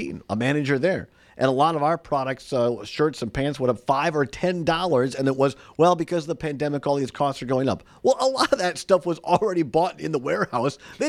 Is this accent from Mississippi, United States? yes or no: no; Richland Center, Wisconsin, United States; I grew up in Richland Center, and we used to drive over to that Ace Hardware because my grandparents were farmers